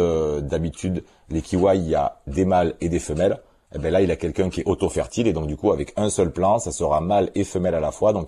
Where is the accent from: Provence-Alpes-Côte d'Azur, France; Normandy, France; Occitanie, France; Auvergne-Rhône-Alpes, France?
Occitanie, France; Perpignan; also born or lived in Gard; Un mélange entre Perpignan et le Gard, à côté de Nîmes.